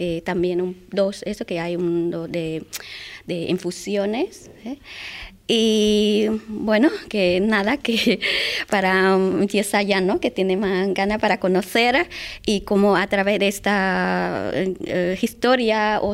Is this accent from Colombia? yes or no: no; Cambodia; Spanish is a second language; soy de Camboya, tengo 40 años y nací en noreste de Camboya, de un pueblo pequeño.